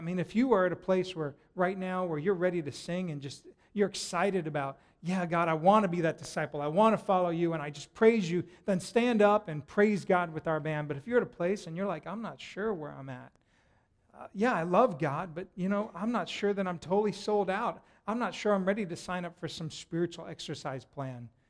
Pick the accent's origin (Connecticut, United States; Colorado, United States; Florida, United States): Colorado, United States; Denver; Okay, I grew up in Denver, so I have the right to do that.